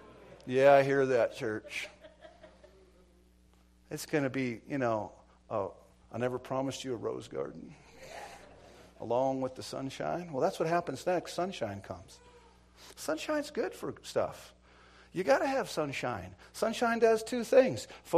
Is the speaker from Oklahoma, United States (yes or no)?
no; Montana, United States; I was raised in Montana